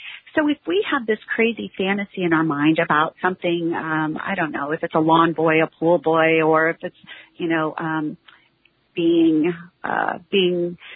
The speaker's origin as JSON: {"language": "English", "town": "Houston", "region": "Texas", "country": "United States", "tie": "born or raised there", "said": "I grew up outside of Houston. My dad still lives here."}